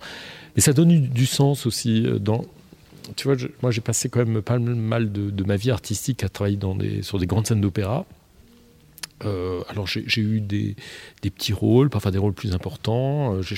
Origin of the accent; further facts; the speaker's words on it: Grand Est, France; born there; mes origines géographiques. Moi, je suis né en Alsace. Le poids de l'Église protestante est assez assez présent